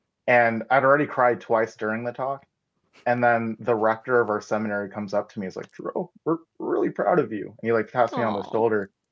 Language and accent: English; Tampa, Florida, United States; I've been here, born and raised in Tampa, Florida.